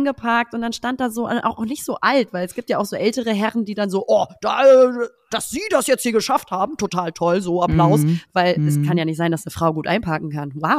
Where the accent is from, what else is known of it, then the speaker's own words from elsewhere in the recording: Hamburg, Germany; ich bin Hamburger Original sicherlich.